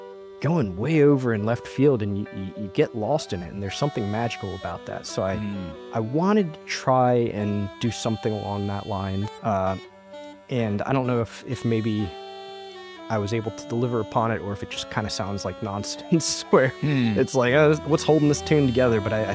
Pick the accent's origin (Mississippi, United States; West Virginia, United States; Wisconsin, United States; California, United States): West Virginia, United States; when I was younger, I grew up in West Virginia, and both of my parents' families are from the Towson, Baltimore area.